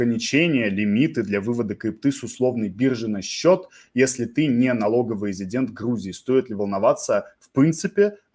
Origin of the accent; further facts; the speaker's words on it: Russia; Мы ответили, что мы там из России и так далее, и так далее.